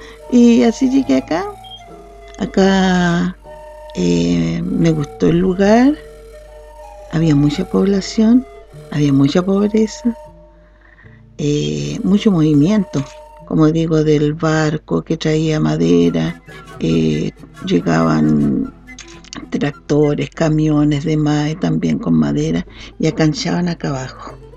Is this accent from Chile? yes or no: yes; Valdivia, Los Ríos, Chile; me eduqué en Valdivia y también estudié todo mi periodo en Valdivia.